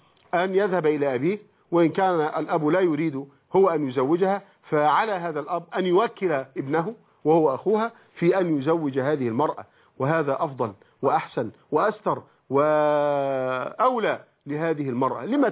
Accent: Egypt

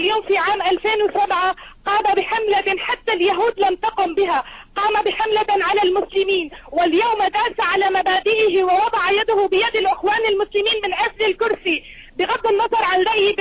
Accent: Syria; أنا مواطنة سورية

